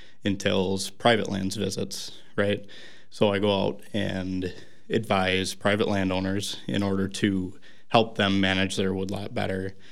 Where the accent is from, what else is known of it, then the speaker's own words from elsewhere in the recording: Onalaska, United States; So I grew up outside of Onalaska, just a little ways, still within the city limits.